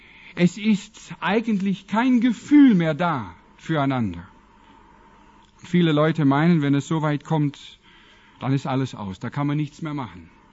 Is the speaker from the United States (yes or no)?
yes; Washington, United States; German is a second language; Ich komme ja aus dem Wilden Westen in den Vereinigten Staaten. Von einem Indianerreservat. Meine Eltern wohnen noch heute auf einem Indianerreservat in dem Bundesstaat Washington.